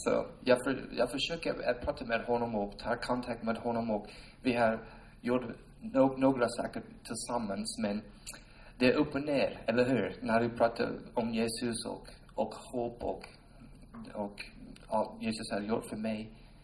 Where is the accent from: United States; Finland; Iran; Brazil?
United States; Swedish is a second language; now in Sweden; jag kommer från USA